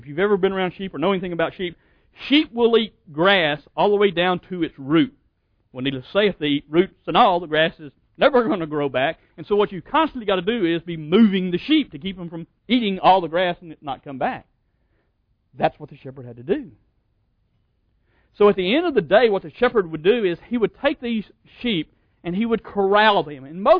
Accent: Texas, United States; We're from Texas, and so we have this ideal of cattle drive, right?

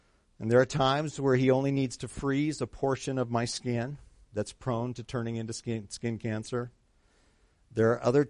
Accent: Colorado, United States; You know, I grew up in Colorado many, many years ago

